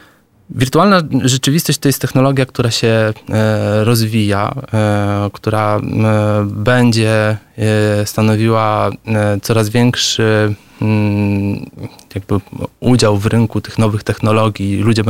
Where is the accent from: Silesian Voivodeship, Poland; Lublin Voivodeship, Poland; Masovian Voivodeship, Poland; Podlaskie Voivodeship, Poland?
Masovian Voivodeship, Poland; Warsaw; ja jestem rodowitym warszawiakiem